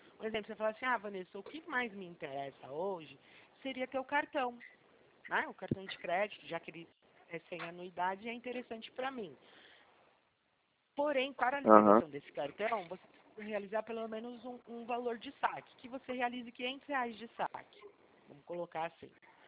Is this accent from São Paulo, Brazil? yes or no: yes; Sorocaba, São Paulo, Brazil